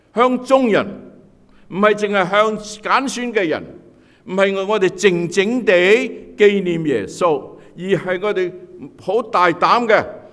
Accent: Hong Kong; 特别我们从香港来的人

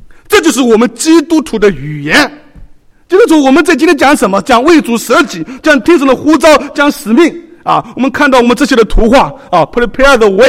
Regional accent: China; 那个美国人讲笑话我们中国人就不会笑，我们中国人讲笑话美国人也不会笑，因为这是跟文化有关系啊

